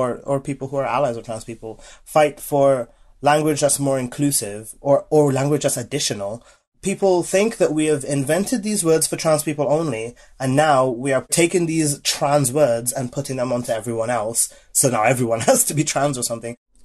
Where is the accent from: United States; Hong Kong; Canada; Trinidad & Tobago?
Trinidad & Tobago; I grew up in Trinidad and Tobago, and like I never heard of any of those either.